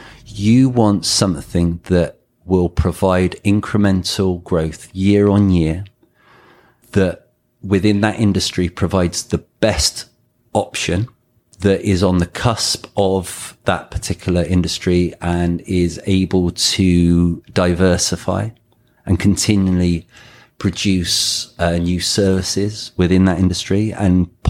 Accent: United Kingdom; of course, we're British.

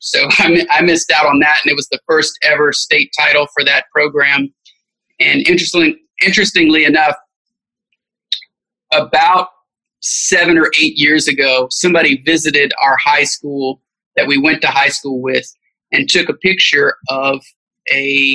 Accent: Cypress, Texas, United States; Indeed. Yes, and I am from Cypress. I went to Cy Falls High School.

